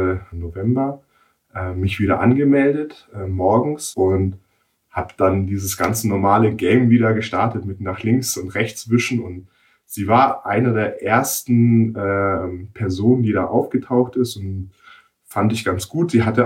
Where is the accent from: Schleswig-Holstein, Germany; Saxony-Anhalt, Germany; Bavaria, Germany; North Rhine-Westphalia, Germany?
Bavaria, Germany; Nuremberg; born there; ich bin gebürtiger Nürnberger